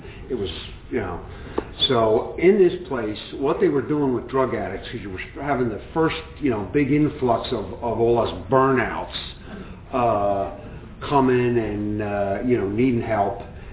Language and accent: English; San Francisco, California, United States; I was raised in the San Francisco area back in the mid-60s.